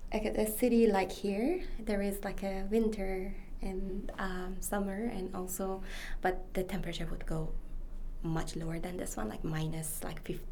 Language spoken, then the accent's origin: English; Iran; English is a second language; I was like, oh … I'm from Iran.